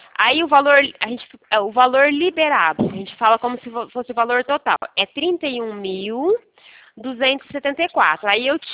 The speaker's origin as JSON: {"language": "Portuguese", "town": "Pirassununga", "region": "São Paulo", "country": "Brazil", "said": "Sou da região de Pirassununga."}